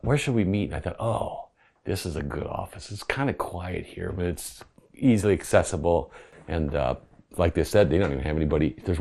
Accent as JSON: {"language": "English", "region": "Minnesota", "country": "United States", "tie": "born or raised there", "said": "I grew up in Minnesota with no accent, yeah. So anyway, my parents bought some land on a lake in the northern part of the state"}